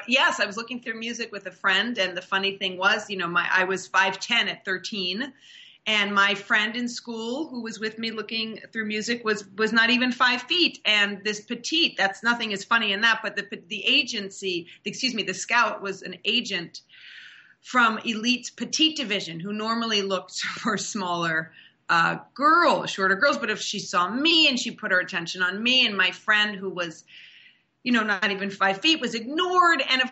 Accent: Manhattan, New York, United States; growing up in Manhattan, my mother took me just all around to different performances

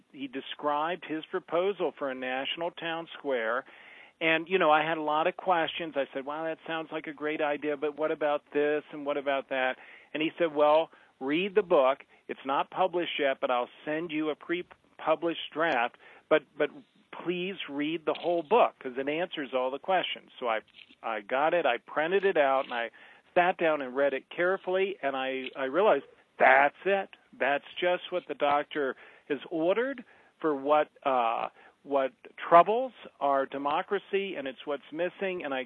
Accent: Washington, District of Columbia, United States; Well, I'm from the Washington area

